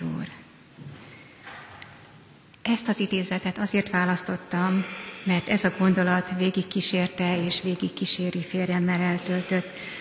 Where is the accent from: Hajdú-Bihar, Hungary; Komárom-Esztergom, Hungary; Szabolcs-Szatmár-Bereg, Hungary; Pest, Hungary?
Hajdú-Bihar, Hungary; Debrecen; born there; now in Kecskemét, Hungary; Debrecenben születtem, és ott is lettem megkeresztelve. Kecskemétre férjemmel együtt kerültünk.